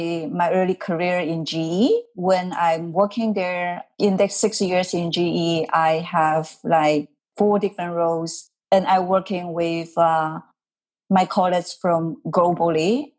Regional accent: China; English is a second language; now in Canada; I would say I'm from China, but currently I'm living in Canada. I'm a Canadian as well.

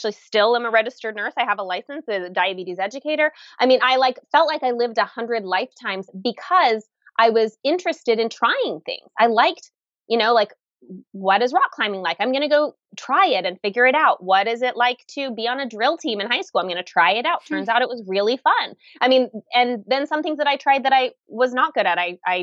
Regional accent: Utah, United States; I grew up in Utah near the mountains, and we would literally like climb to the top of mountains fairly frequently.

